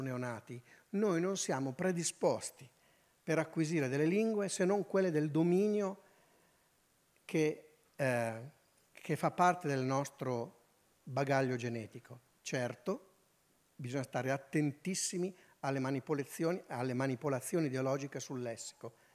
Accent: Pavia, Lombardy, Italy; accent: Pavese; perché ho un accento un po' diverso, sono di Pavia.

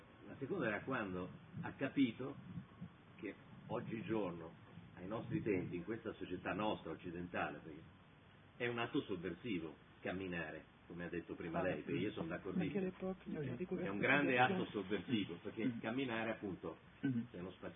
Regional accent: Rome, Lazio, Italy; io vivo a Roma, sono di Roma

